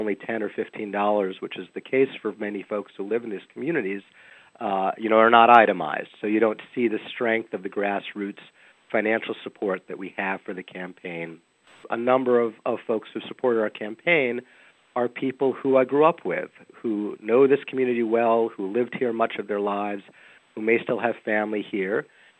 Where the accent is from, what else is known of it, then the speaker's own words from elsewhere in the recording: New York, United States; I grew up in the Hudson Valley in Ulster County and was raised in a small business family